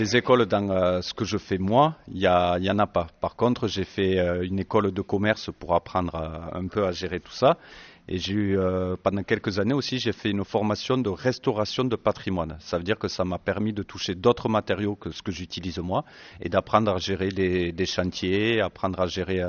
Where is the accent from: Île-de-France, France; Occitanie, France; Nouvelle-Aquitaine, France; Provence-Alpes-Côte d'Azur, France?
Occitanie, France; Olemps; Alors j'ai grandi à Olemsk, juste à côté de Rodez. Je suis parti un petit peu ailleurs, voyager et tout, et maintenant je revis à Olemsk.